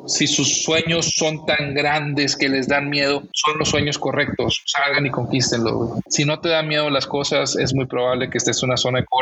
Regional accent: Matamoros, Tamaulipas, Mexico; Que si tú fueras a Matamoros, Tamaulipas, de donde yo soy, te darías cuenta que las posibilidades de hacer lo que yo hice es una en 1,000,000.

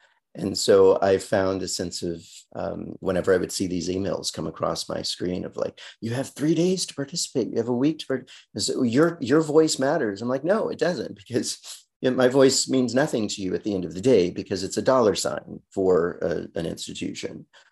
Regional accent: Los Angeles, California, United States; where I grew up in South Central Los Angeles. So South Central Los Angeles, a lot of people, when I say that, they're like, oh, cool.

